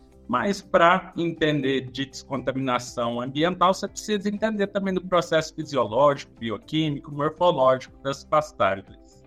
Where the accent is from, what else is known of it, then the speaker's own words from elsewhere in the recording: Três Pontas, Minas Gerais, Brazil; sou mineiro, nascido em Três Pontas.